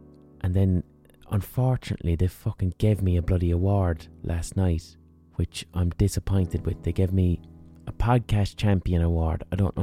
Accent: Ireland; as Irish people we can be globally overrepresented, like we are in literature, you know?

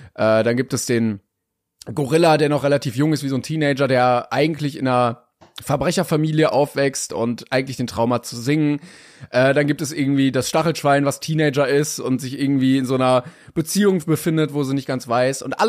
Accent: East Germany, Germany; dass man dann irgendwie so ein bisschen Heimatgefühl hat als Ostdeutscher dann.

